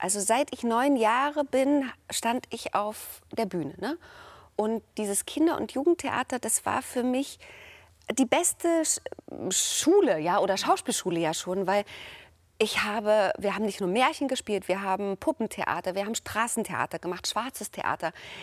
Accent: Saxony, Germany; ich kam ja aus dem Erzgebirge und ich habe ja gedacht, wirklich, ich spreche Hochdeutsch.

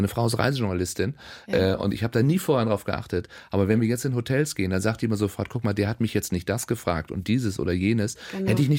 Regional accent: Baden-Baden, Baden-Württemberg, Germany; Also ich bin in Baden-Baden groß geworden. Das ist ja nun auch sehr weit weg von hier.

